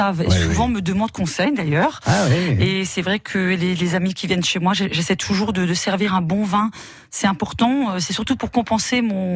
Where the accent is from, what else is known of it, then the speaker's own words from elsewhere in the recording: Dolving, Grand Est, France; also born or lived in Sarrebourg, France; Alors, moi je suis née à Sarrebourg et j'ai grandi à Dolvin, 300 habitants et 600 vaches.